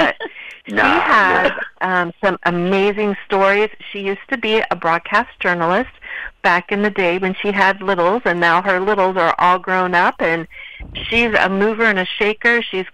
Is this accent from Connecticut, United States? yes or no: no; Branson, Missouri, United States; and I said I was from Branson. He's like, I'm from there, too.